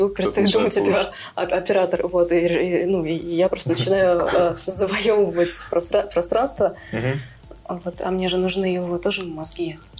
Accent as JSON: {"language": "Russian", "town": "Vladimir", "region": "Vladimir Oblast", "country": "Russia", "said": "Ну, потому что магазин во Владимир, я сама из Владимира."}